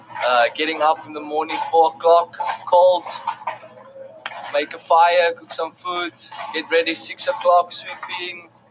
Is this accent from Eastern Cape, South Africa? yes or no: yes; Port Elizabeth, Eastern Cape, South Africa; I come from the Eastern Cape, Port Elizabeth, 1,800 k's from here, so it's quite far from home.